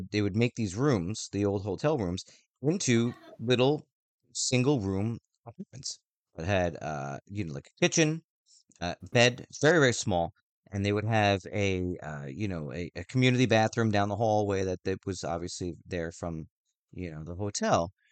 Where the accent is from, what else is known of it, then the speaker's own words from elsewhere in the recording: Northeast, United States; Like, we all know we're from the Northeast, and if you're not familiar with the Northeast, winter in New York City is no joke.